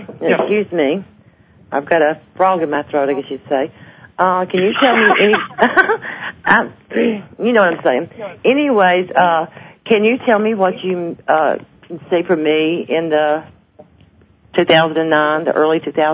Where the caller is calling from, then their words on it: Florence, Alabama, United States; Florence, Alabama. I am a first-time listener